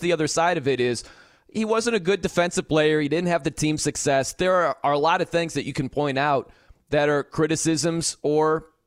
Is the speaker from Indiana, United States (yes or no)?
yes; South Bend, Indiana, United States; Yeah, if you compare Fresno to, like, my hometown, South Bend, Indiana